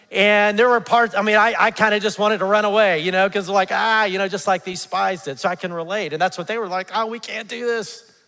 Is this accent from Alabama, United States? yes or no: yes; Huntsville, Alabama, United States; I grew up in Huntsville, Alabama. We had the first ice hockey program in the South.